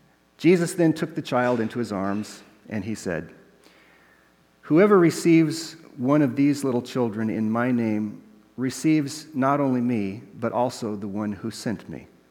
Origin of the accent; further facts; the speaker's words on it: United States; I mean, I'm an American.